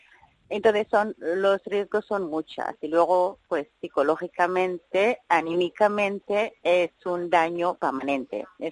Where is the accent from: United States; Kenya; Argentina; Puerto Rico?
Kenya; Yo soy de Kenia, pero de somalí, de Kenia.